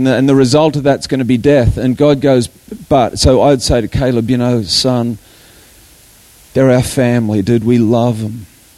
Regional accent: Australia; also born or lived in Colorado, United States; I grew up in Australia, but I married my wife in the States, and we lived there for heaps.

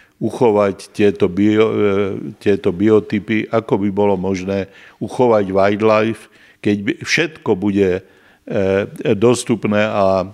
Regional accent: Lowlands, Slovakia; ja som dieťa z Dolniakov

